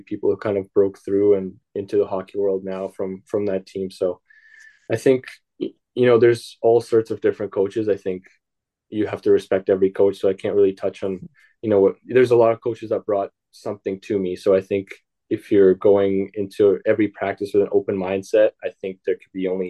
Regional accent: Russia; I had very, very tough coaches growing up in Russia.

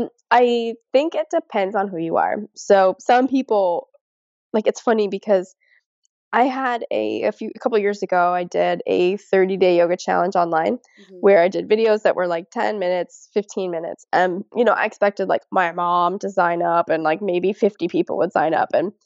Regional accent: Florida, United States; now in France; I'm going to give one in my hometown in Florida, and I'll give one here in France.

